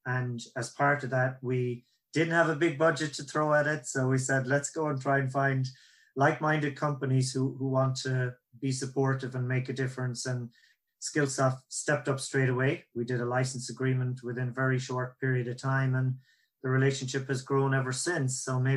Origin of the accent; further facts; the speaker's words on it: Ireland; accent: Irish; That's my Irish accent.